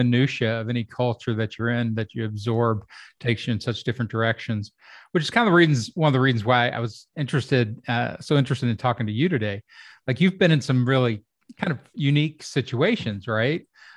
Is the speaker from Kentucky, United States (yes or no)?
yes; Kentucky, United States; so I grew up in Kentucky, right? And I was the first person in my family to go to college.